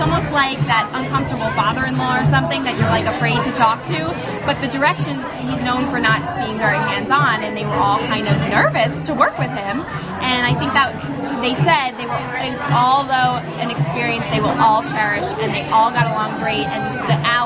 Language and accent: English; New York, United States; Wait a minute, I'm from New York.